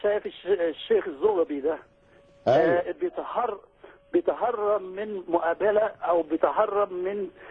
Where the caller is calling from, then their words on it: Germany; انا بتصل بحضرتك من المانيا